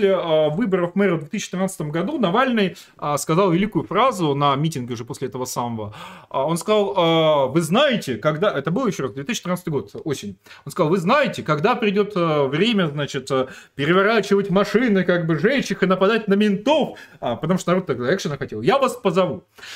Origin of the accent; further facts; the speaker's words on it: Vladivostok, Primorsky Krai, Russia; А я вообще из Владивостока.